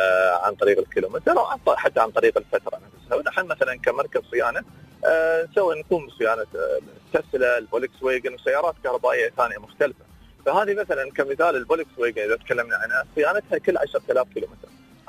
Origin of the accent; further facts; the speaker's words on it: United Arab Emirates; عندنا في الامارات